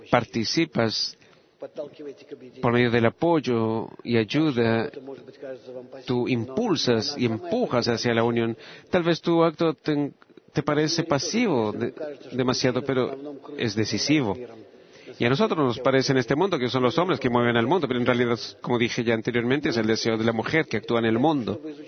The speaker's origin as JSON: {"language": "Spanish", "region": "Moscow", "country": "Russia", "said": "vengo de Moscú"}